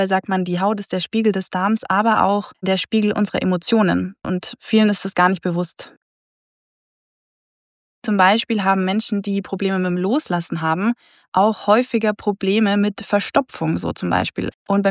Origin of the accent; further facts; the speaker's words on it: Bavaria, Germany; Aber ich bin ja aus Bayern und dementsprechend sage ich Karottensuppe